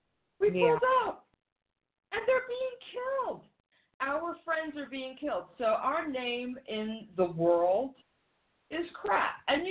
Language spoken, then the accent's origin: English; United States; it's like, yeah, I'm sorry, I'm calling from America. Please don't hate me.